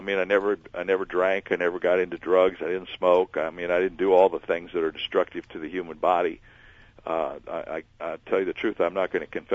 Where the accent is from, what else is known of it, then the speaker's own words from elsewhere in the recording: Toledo, Ohio, United States; also born or lived in Dayton, United States; I was born in Mercy Hospital in Toledo, Ohio. My dad at the time was the pastor of the Emmanuel Baptist Church in Toledo, and I lived there for 11 years, and my father took a ministry in Dayton, Ohio, and we moved there